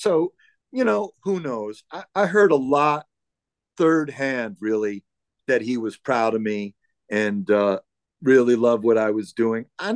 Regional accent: New York, United States; growing up in New York in the 70s

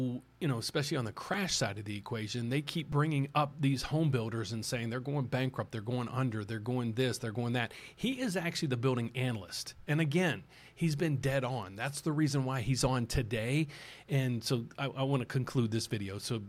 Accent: West Virginia, United States; And I'm proud to say I'm originally from West Virginia.

